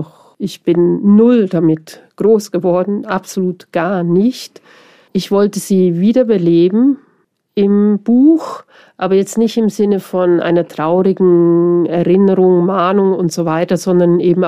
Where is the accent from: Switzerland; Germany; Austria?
Switzerland; als Schweizerin